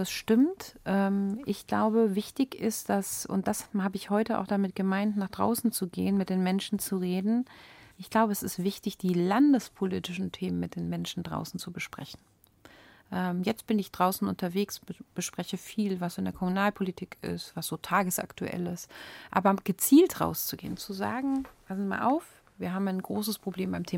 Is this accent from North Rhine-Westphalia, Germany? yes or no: no; Schwalbach, Hesse, Germany; es ist aus meiner Heimatgemeinde Schwalbach auch nicht so weit, nach Frankfurt